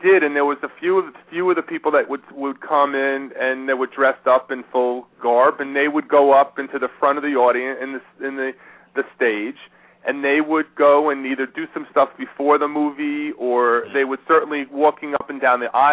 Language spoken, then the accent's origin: English; New York, United States; I grew up in Long Island, mm-hmm. and in the 70s. I graduated high school in 77.